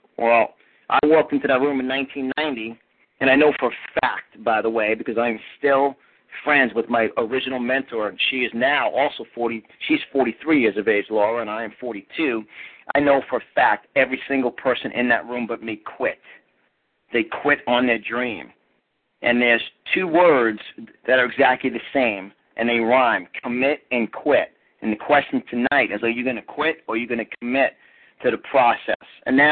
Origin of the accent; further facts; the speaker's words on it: New York, United States; accent: New York; I was born and raised in New York, as you guys will hear my accent.